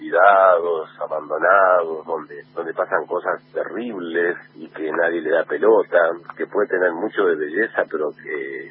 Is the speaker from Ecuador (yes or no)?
no; Santa Fe, Argentina; yo soy santafesino, como bien dijeron ustedes, pero bueno, soy provinciano